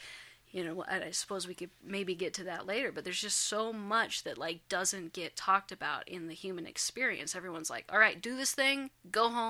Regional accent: Wyoming, United States; But I grew up in Wyoming in a very small town.

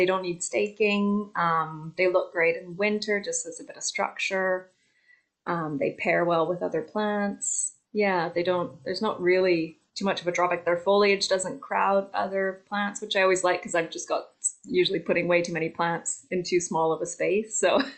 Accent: Canada; also born or lived in Australia; now in United Kingdom; I'm a transplant, so I'm Canadian originally, but having also lived in Australia

